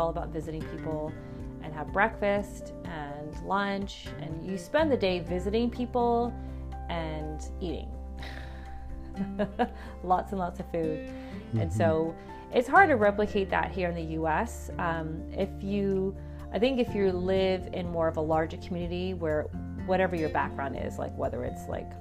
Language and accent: English; Morocco; also born or lived in Bermuda; We grew up in Bermuda, so he wanted the family to move to Morocco just so we can embrace the culture, learn Arabic